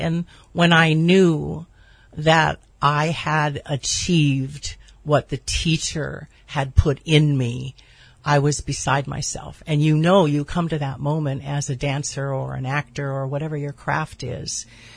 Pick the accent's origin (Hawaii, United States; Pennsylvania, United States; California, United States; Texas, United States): Hawaii, United States; Honolulu; Born and raised Honolulu, Hawaii, Kapi'olani Hospital. All six of us.